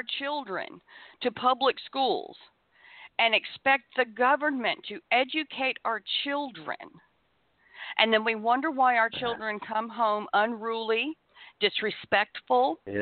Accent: United States; And that's what we as American people have done.

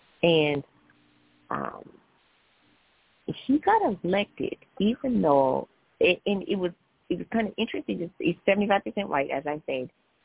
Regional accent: Missouri, United States; Most of you have heard me say I grew up in the Midwest, Missouri. I have family in Oklahoma.

